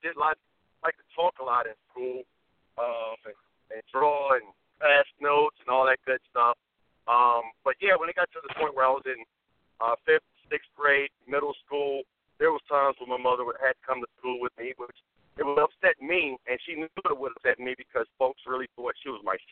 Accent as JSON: {"language": "English", "town": "Brooklyn", "region": "New York", "country": "United States", "tie": "born or raised there", "said": "I was raised in Brooklyn, New York."}